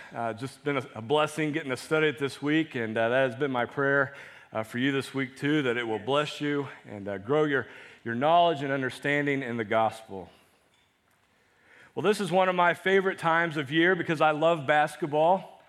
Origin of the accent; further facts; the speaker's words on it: Missouri, United States; I'm from Central Missouri, all right?